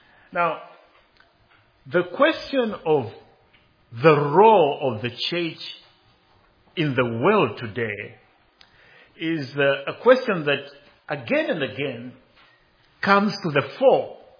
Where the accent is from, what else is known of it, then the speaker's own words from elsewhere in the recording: Zambia; Growing up in Zambia, at the time there were a number of countries that were still fighting for political independence.